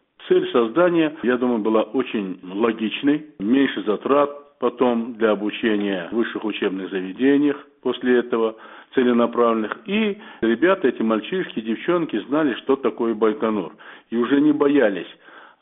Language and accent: Russian; Moscow, Russia; И так как я был москвич, в Москве жил